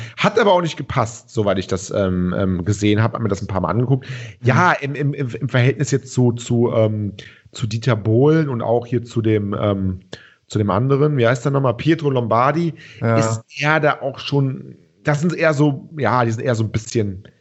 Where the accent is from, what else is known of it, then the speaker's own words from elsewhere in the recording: Cologne, North Rhine-Westphalia, Germany; hier als Kölner